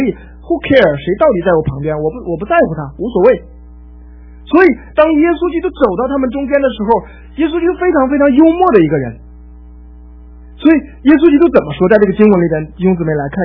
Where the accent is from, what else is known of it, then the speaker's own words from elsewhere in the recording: Henan, China; 用我们老家，我们河南老家里面叫吊丧